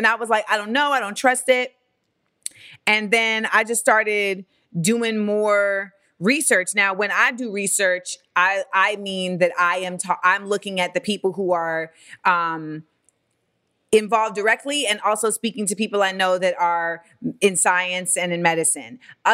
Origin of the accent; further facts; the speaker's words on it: Orlando, Florida, United States; See, I'm from listen, Orlando.